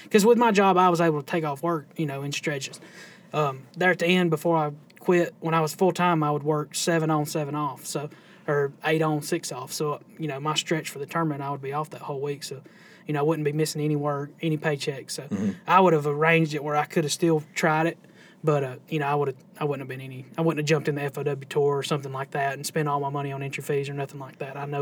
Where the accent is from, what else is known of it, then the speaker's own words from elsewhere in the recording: Alabama, United States; Like when I was on Smith, growing up on Smith Lake, we had all of our tackle in one bag.